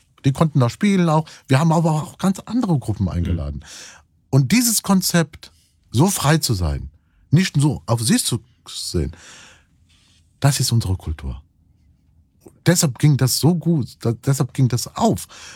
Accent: Cologne, North Rhine-Westphalia, Germany; Ich bin ja auch Kölner.

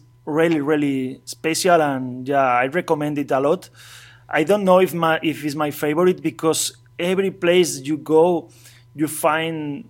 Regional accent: Spain; English is a second language; I want to say Spain, because okay, I'm from Spain

